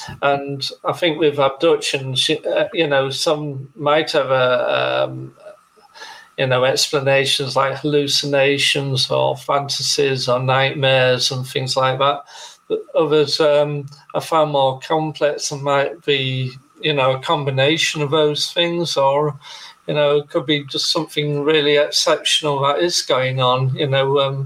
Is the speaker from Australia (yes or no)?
no; United Kingdom; And being a British ufologist or a European ufologist, we tend to look at the social and psychological aspects of UFOs, whereas in the States, it tends to be more an extraterrestrial viewpoint.